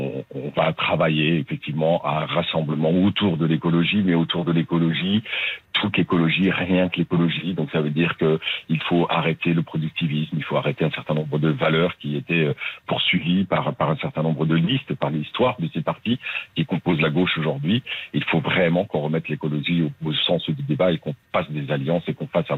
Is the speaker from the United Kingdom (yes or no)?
no; France